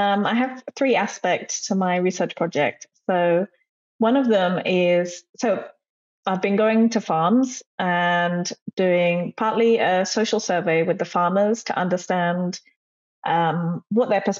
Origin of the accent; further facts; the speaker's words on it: England, United Kingdom; now in Indonesia; I'm originally from England, but I live in Indonesia. I've been here for about 9 years now.